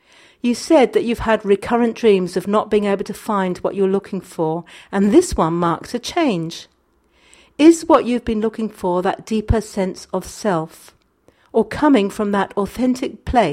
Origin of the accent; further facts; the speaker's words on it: Colombia; And on the other hand, there is a deep longing for returning back to my home country where my entire family lives, and that's Colombia.